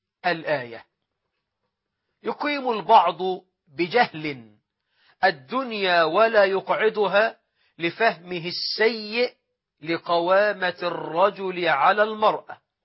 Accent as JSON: {"language": "Arabic", "country": "Egypt", "said": "أن يجعل بلدنا مصر أمنا أمانا"}